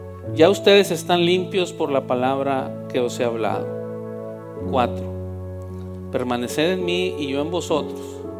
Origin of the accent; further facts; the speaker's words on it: Mexico; otros somos mexicanos, otros son americanos, tenemos de muchas cosas aquí